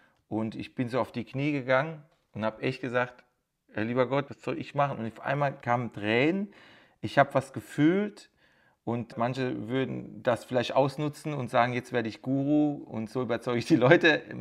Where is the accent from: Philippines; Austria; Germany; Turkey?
Turkey; Es ist nur witzig, dass ich für viele als Türke sage, denkt an euren Glauben.